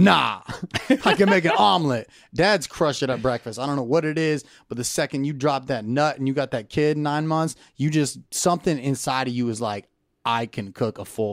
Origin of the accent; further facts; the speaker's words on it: Camarillo, California, United States; So I grew up in Camarillo, California